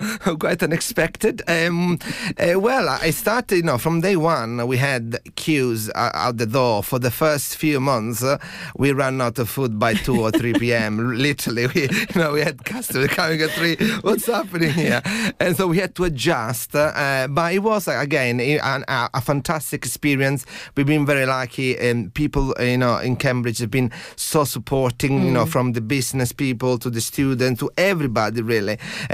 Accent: Sicily, Italy; So I grew up in Sicily with the smell of freshly baked goods, things homemade on the premises in front of your eyes

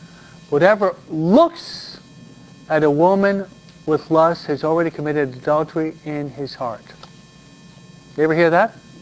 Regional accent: New York, United States; I'm a New Yorker, so I'm pretty sharp.

